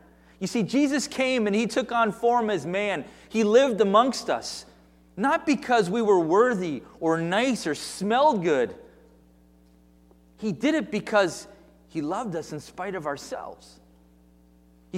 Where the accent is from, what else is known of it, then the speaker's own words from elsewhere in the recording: New Hampshire, United States; I grew up in New Hampshire. I was raised in New England.